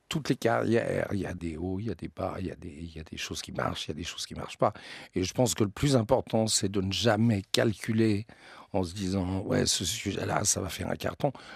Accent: Geneva, Switzerland; je suis arrivé en Suisse. Et donc, j'ai été élevé à Genève depuis que je suis tout petit.

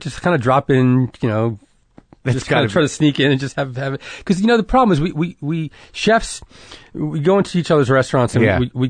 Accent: Elizabeth, New Jersey, United States; New Jersey.

